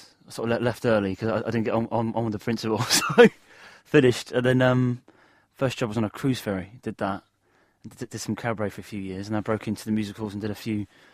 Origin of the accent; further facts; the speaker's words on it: East of England, United Kingdom; it was the first show that I saw as a kid. I was like 10 years old at the Cliffs Pavilion, my hometown.